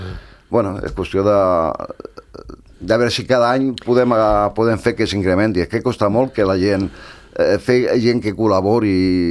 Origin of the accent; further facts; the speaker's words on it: Barcelona, Catalonia, Spain; now in Calella, Spain; Jo tampoc no soc fill de Calella, jo soc de Barcelona. I, bueno, me vaig venir aquí, vaig agafar un pis per dir, bueno, vindré cap de setmana, i m'he quedat.